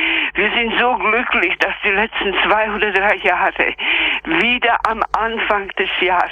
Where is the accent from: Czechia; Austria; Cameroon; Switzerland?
Czechia; moved away; Und vielleicht noch die Erfahrungen aus meiner alten Heimat. Ich komme aus Tschechien, in der Nähe von Schlesien geboren.